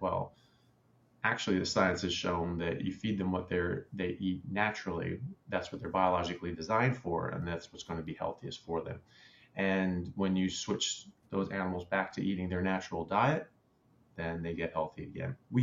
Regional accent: United States; now in Australia; I'm an American medical doctor. I currently practice in Australia.

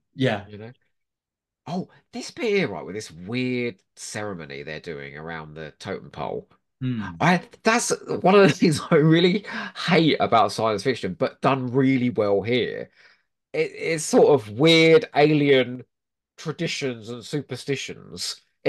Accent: Crawley, South East England, United Kingdom; You got to remember, I'm from Crawley, right? It's quite a feral upbringing.

